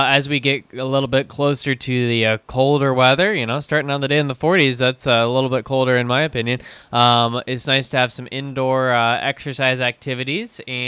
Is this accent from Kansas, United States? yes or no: yes; Wichita, Kansas, United States; I'm actually from Wichita, so I know you're from around the area in Independence.